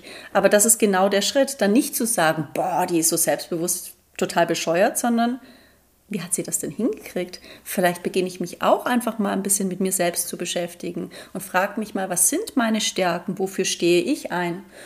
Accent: Baden-Württemberg, Germany; Ich komme ja aus Süddeutschland, also aus dem Schwabenland.

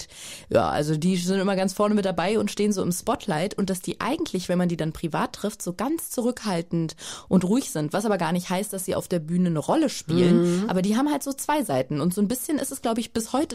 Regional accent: Berlin, Germany; Aufgewachsen bin ich tatsächlich in Schöneberg, bin einigermaßen oft umgezogen, aber begonnen hat mein Lebenslauf in Schöneberg.

